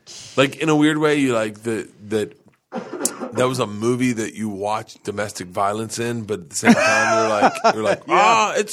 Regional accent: Florida, United States; We grew up in Florida. We never experienced cold

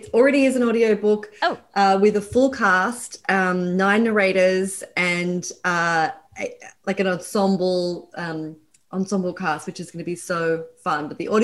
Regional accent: Australia; now in Brooklyn, United States; I've lived in Brooklyn since 2009. I'm Australian. That's my accent.

